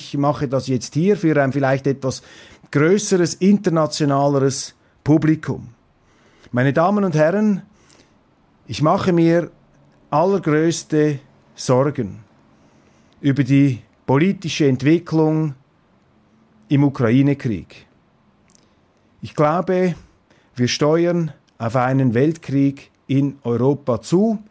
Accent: Switzerland; Wobei als Schweizer kann ich sehr wohl beurteilen

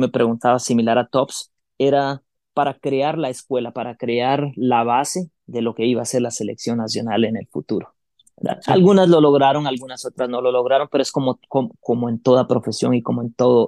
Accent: Guatemala; Crecí, el deporte popular en Guatemala es el fútbol.

